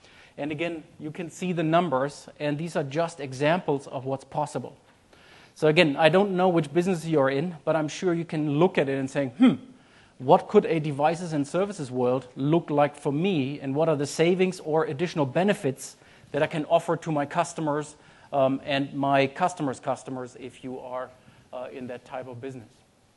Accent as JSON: {"language": "English", "country": "Germany", "second_language": "English", "said": "As you might hear from my name and some of my accent, I'm a German."}